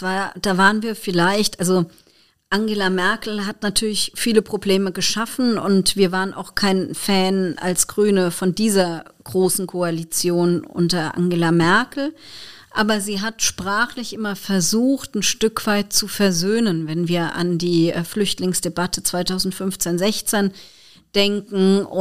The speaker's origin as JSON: {"language": "German", "town": "Mainz", "region": "Rhineland-Palatinate", "country": "Germany", "said": "wie man bei uns in Mainz sagt"}